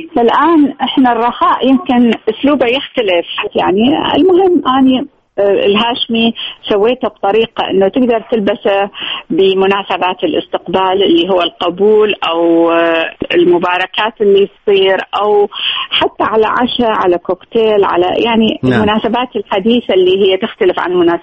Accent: Iraq; now in Jordan; لأنه ساكنة بالأردن أطلع باسم الأردن، بس لما أقدر أقول أنا عراقية وأمثل العراق جدا أكون سعيدة.

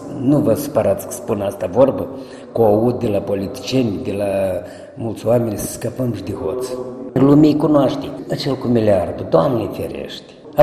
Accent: Largă, Briceni District, Moldova; Eu știu aici din satul meu natal largă.

